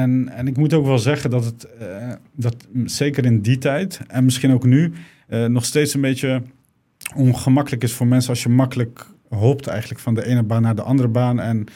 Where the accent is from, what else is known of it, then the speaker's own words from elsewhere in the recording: The Hague, South Holland, Netherlands; Ik kom zelf uit Den Haag.